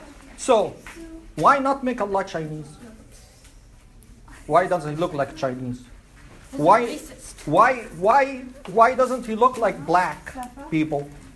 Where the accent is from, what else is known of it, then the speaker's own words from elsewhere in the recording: India; Why not? I'm from India. I want an Indian-looking God.